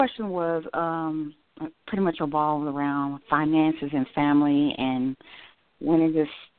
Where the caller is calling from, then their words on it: Atlanta, Georgia, United States; I'm calling from Atlanta, Georgia.